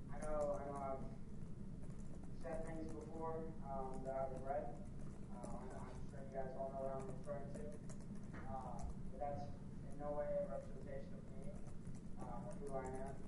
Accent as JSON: {"language": "English", "town": "Reno", "region": "Nevada", "country": "United States", "tie": "born or raised there", "said": "I'm from Reno, Nevada, born and raised. I went to Reno High."}